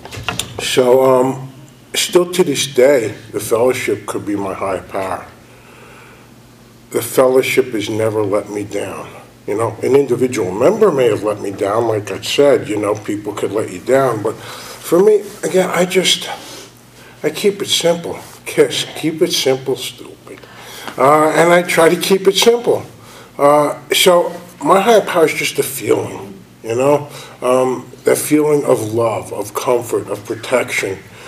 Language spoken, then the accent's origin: English; New York, United States; so I grew up in New York, if you can't tell.